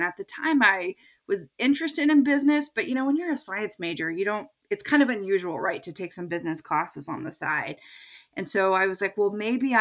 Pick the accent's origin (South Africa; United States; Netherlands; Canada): United States; Texas; So I grew up in Texas.